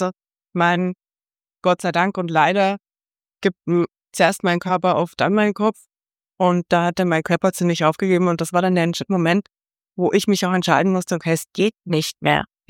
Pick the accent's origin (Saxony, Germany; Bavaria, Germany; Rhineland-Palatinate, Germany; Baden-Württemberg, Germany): Bavaria, Germany; Rahnstein; ich komme ursprünglich aus Rahnstein, in Oberbayern